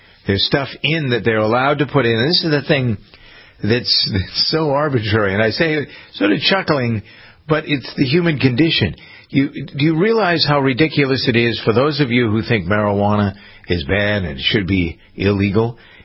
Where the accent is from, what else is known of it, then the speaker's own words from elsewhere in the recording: New England, United States; accent: New England; I was a sophomore, and I was trying to get rid of my New England accent.